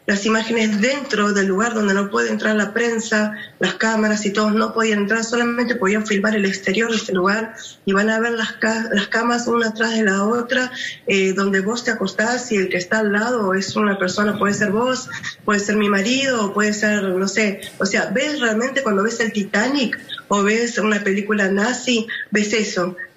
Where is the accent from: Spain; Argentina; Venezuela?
Argentina; como los argentinos, que hablamos solamente español y algunos hablan inglés.